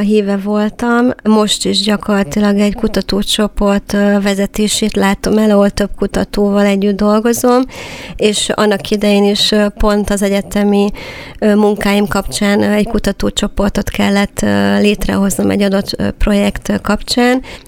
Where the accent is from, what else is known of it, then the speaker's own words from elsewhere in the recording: Miskolc, Borsod-Abaúj-Zemplén, Hungary; mivel hogy miskolci vagyok, természetesen miskolci helyszín volt